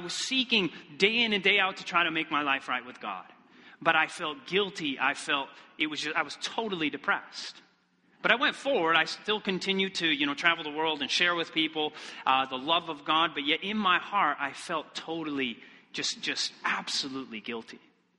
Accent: Michigan, United States; But I come from Michigan originally. And so the weather there is colder in Michigan.

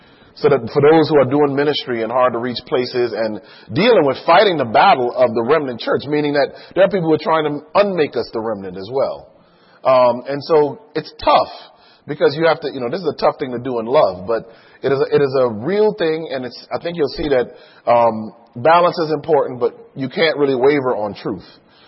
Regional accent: Hartford, Connecticut, United States; also born or lived in Miami; I grew up in Connecticut, in Hartford

